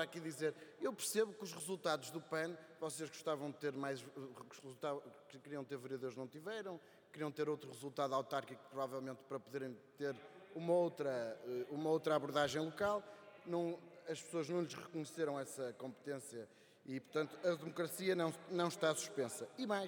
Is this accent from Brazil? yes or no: no; Minho, Portugal; sabe que eu também sou do Minho, também conheço muito bem a Serra da Arga